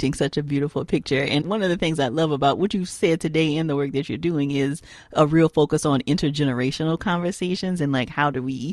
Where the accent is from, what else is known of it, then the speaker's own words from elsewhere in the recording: Louisiana, United States; So, you know, I'm from Louisiana.